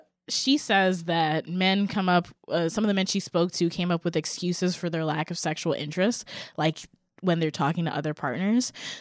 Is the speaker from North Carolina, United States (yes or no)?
no; New York, United States; I'm from New York.